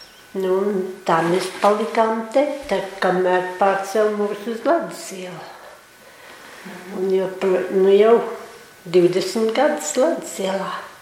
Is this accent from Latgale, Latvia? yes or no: yes; Latgale, Latvia; born there; Es esmu dzimusi Latgalē, Preiļu novadā.